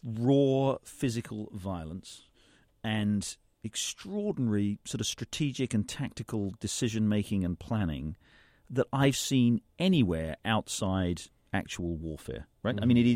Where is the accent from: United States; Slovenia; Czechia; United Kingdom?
United Kingdom; England; I'm English. I grew up in England. I love England too, but I love America.